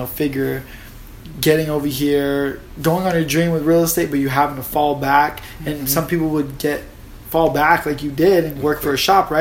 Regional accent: Redlands, California, United States; I grew up in Redlands, California, and I just know that I was generally a good kid until around like 7-8 years old.

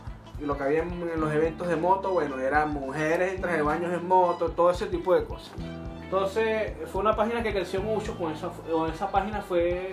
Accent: Venezuela; moved away as an adult; now in Chile; yo tengo 3 años viviendo aquí en Chile. Yo, como todo venezolano migrante, bueno, llegué acá a este hermoso país que nos abrió las puertas, y me vine con mi esposa.

